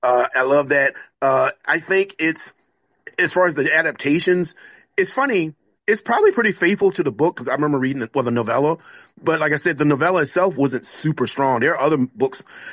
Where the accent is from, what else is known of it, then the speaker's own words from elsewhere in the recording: the South, United States; Although I will say, as a Southerner, I don't know what Stephen King got against Southerners